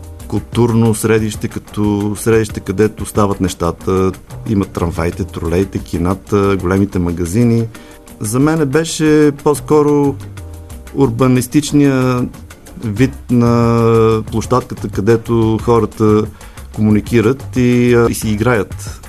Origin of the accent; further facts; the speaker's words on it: Sofia, Sofia City, Bulgaria; born there; като съм роден в София, са заживяли заедно в общежитие.